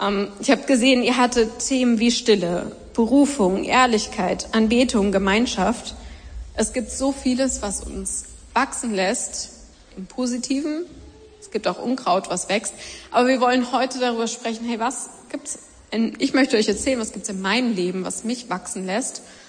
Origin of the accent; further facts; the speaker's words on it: Erfurt, Thuringia, Germany; ich bin aus Erfurt.